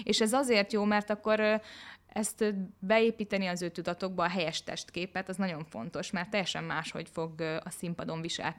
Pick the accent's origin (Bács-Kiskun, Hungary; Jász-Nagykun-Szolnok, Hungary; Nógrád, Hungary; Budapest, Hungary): Budapest, Hungary; Zugló; Én vérbeli zuglói vagyok, mindig is zuglói voltam. Itt is születtem, és itt is laktam nagyon sokáig.